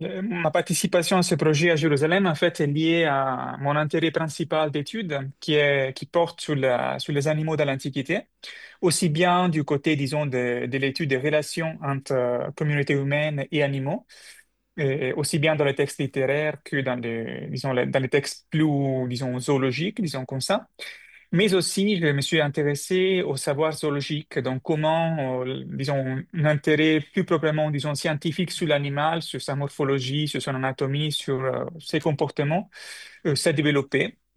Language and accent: French; Rome, Lazio, Italy; French is a second language; Je suis né à Rome, donc j'étais tout petit, j'ai commencé, disons, à explorer ma ville, mes musées, etc.